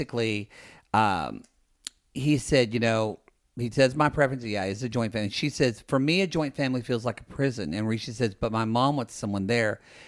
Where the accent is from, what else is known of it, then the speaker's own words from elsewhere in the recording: United States; It's hard not to put an American value system on this when I grew up in America, so I have American values.